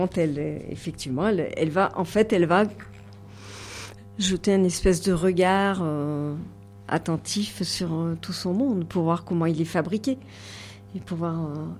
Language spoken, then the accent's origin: French; Provence-Alpes-Côte d'Azur, France; Peut-être c'est parce que je suis provençale aussi que c'est une histoire de vent.